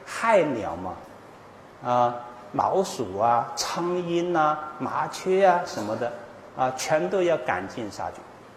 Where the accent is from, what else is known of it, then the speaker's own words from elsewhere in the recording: China; 所以你想想我们中国人被这套教育过来还有什么仁爱之心呢？